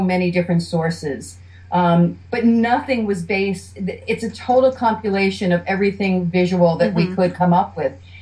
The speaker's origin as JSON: {"language": "English", "town": "New York City", "region": "New York", "country": "United States", "said": "being a New Yorker and sort of, you know, a book fanatic myself"}